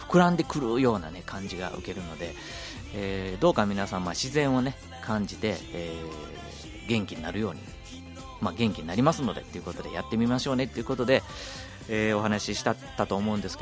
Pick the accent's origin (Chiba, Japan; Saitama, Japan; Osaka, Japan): Osaka, Japan; Sakai; 私は堺の出身なので、自分が小学校時代は堺の小学校に行ってました。